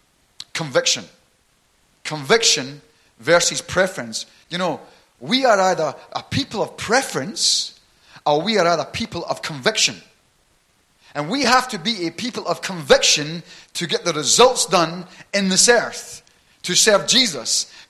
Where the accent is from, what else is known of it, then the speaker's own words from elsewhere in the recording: Glasgow, Scotland, United Kingdom; also born or lived in Edinburgh; So I was born in Edinburgh, but I never lived there. I was actually brought up in Glasgow, right? In the Gallowgate, right? Which was a pretty rough area, believe me, right across from Celtic Football Park, right?